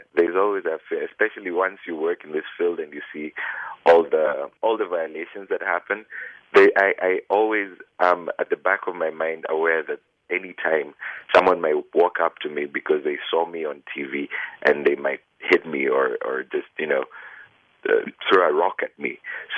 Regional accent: Kenya; Yes, I grew up in Kenya.

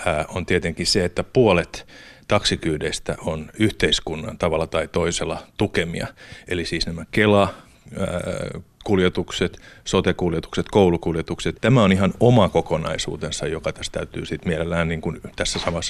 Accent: Äänekoski, Central Finland, Finland; Onhan se erikoinen tilanne, että kotikaupungissani Äänekoskella, jossa on 20 000 asukasta

